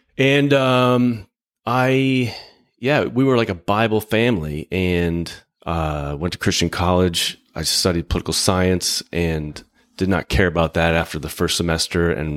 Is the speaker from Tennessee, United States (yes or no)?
no; Chicago, Illinois, United States; I grew up in the South suburbs, but I'm a Cubs fan.